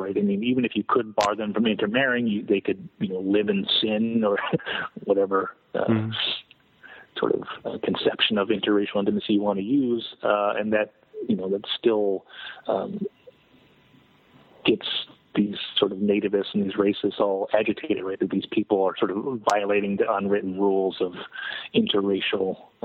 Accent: Yakima, Washington, United States; Correct, in Yakima, my hometown.

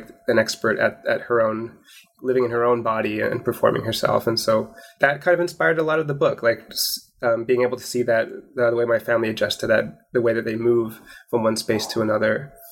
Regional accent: Portland, Oregon, United States; born there; I was born in Portland, Oregon, and my family was my mother was from Hawaii, and my sister was also born in Hawaii

